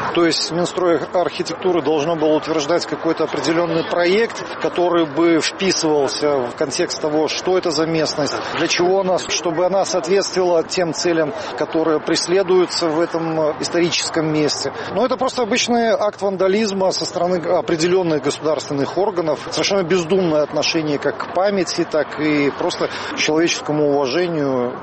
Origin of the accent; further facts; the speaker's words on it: Belarus; все-таки мы белорусы, мы достойны уважения.